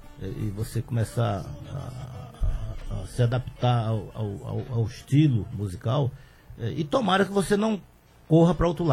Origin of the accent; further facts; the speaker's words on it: Rio de Janeiro, Brazil; eu nasci e me criei no Rio de Janeiro.